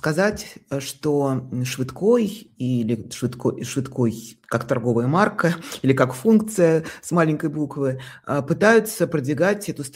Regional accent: Moscow, Russia; я говорю, как москвич тоже

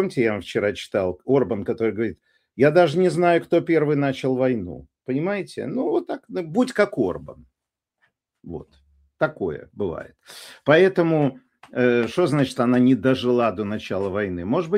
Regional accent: Tyumen, Tyumen Oblast, Russia; moved away; как бывший россиянин, бывший тюменец.

